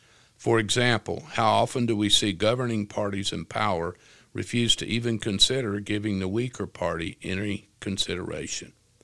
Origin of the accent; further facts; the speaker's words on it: Appalachia, United States; As a young man growing up in Appalachia, my grandparents had very clear ideas on how dreams were to be regarded.